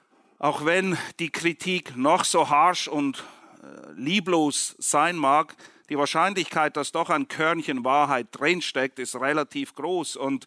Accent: Southern United States, United States; Ich bin ja im Süden der USA aufgewachsen und hatte, naja, meine Art und Weise, Dinge auszusprechen.

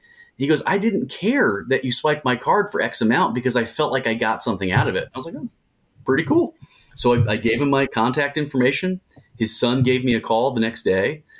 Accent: Cincinnati, Ohio, United States; I'm from Cincinnati, Ohio, originally.

